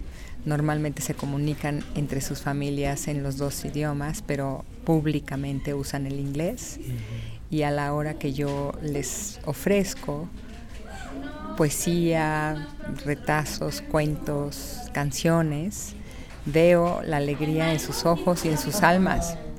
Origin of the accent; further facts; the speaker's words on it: Mexico City, Mexico; Soy originaria de la Ciudad de México. Ahí vivo, ahí resido, pero gozo de los veranos en este fabuloso valle. Mi pequeña casa, cabina, que comparto con mi pareja, está en el río Frying Pan.